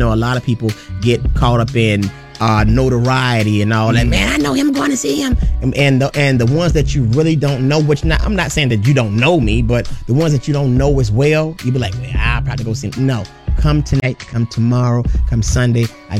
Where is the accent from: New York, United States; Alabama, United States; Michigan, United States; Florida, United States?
Alabama, United States; Tuscaloosa; Because, you know, Tuscaloosa loves me. I love my hometown.